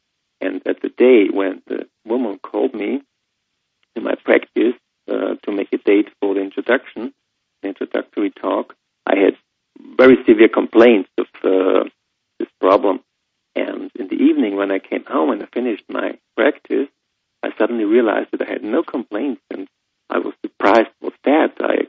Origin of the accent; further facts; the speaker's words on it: Linz, Upper Austria, Austria; English is a second language; community leader of a community near my hometown in Linz called me